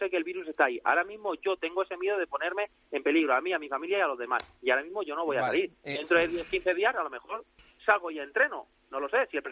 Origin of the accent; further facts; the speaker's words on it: Valencia, Valencian Community, Spain; yo soy de Valencia